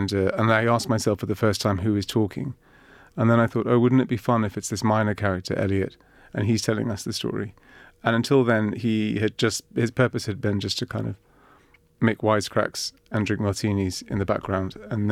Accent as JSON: {"language": "English", "country": "Cyprus", "tie": "born or raised there", "said": "It's based on like a collection of islands that I've been to over the years. And it's also, I grew up in Cyprus too."}